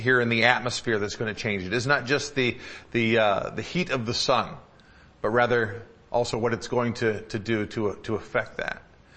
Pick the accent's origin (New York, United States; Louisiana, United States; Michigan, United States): Michigan, United States; I remember when I was growing up in Michigan is surrounded by water.